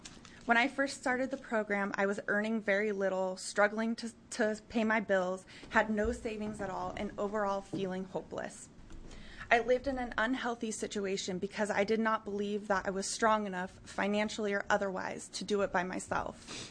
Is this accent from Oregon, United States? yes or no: yes; Cornelius, Oregon, United States; I'm from Cornelius, Oregon.